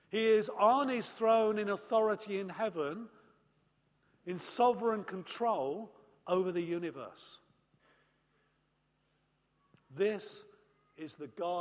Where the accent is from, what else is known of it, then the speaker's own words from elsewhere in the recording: United Kingdom; well, I'm a Brit.